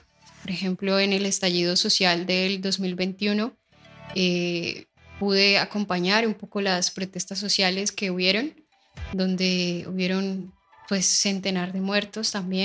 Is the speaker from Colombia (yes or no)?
yes; Colombia; la historia que nos atraviesa, ¿no? Como colombianos y colombianas, yo creo.